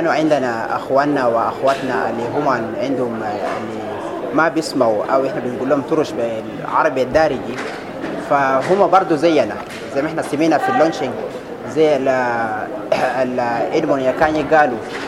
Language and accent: Arabic; Sudan; إحنا بنشوف حتى في القنوات اللي عندنا في السودان